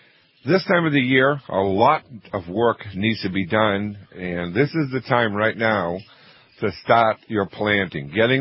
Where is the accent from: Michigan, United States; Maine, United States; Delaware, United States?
Maine, United States; Kennebunk; they are located on York Street in my hometown in Kennebunk, Maine.